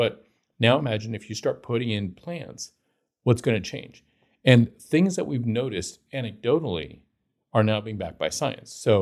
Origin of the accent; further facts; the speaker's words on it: Long Beach, California, United States; And I grew up in Southern California. There's no place where, except maybe Arizona or New Mexico, where it makes less sense to have a lawn than, say, Long Beach, California, my hometown.